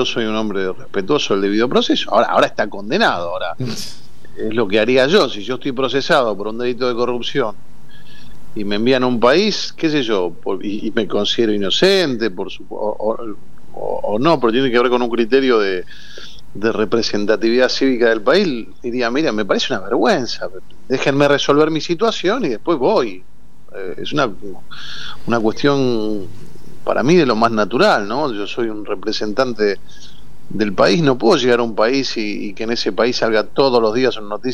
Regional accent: Argentina; yo soy argentino y sí, tengo muy claro mi identidad, pero evidentemente la comunidad judía argentina es la comunidad más grande de Latinoamérica, la cuarta o quinta del mundo.

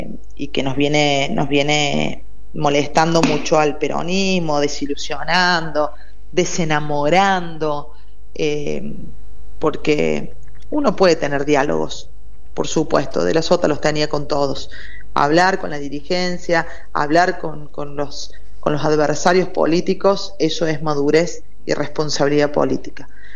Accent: Argentina

